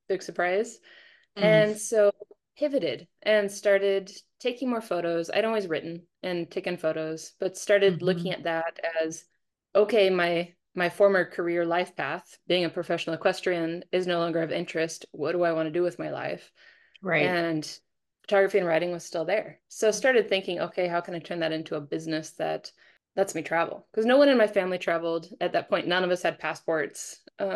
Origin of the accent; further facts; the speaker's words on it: Montana, United States; I'm a Montana kid. I grew up in Montana, and here it's usually for those of us who are from here, it's like horses or fishing.